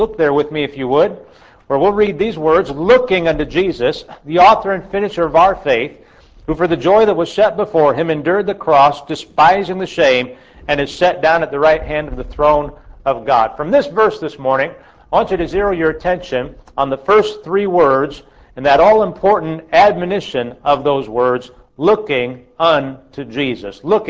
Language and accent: English; Illinois, United States; I grew up in the Roman Catholic Church back in the state of Illinois, where I grew up and spent my childhood.